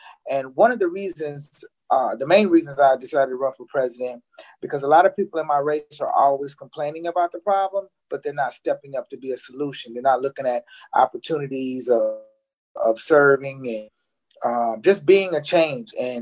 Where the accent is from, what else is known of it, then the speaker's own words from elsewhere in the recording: Illinois, United States; out of Illinois. Was born and raised in Illinois.